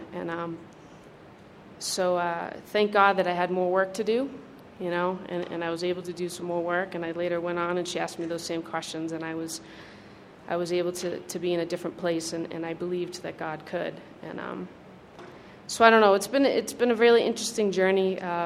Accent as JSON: {"language": "English", "region": "Massachusetts", "country": "United States", "also_born_or_lived": "Denver, United States", "said": "I'm an alcoholic. Very grateful member of Alcoholics Anonymous, and I'm here from Massachusetts, and I used to live in Denver a couple years ago"}